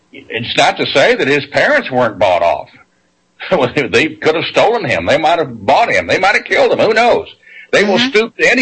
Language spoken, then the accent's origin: English; the South, United States; moved away as an adult; When I grew up in the South, that's why until I was 18, I thought damn Yankee was one word.